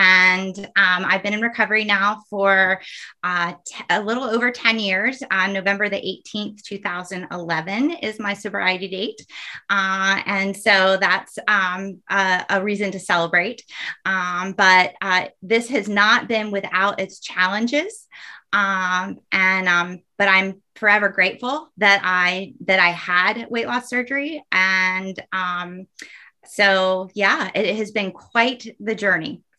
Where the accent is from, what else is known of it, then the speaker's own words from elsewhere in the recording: North Carolina, United States; now in Rhode Island, United States; I'm currently living in Rhode Island for a second. I will be moving to North Carolina, my home state, go Heels, in July.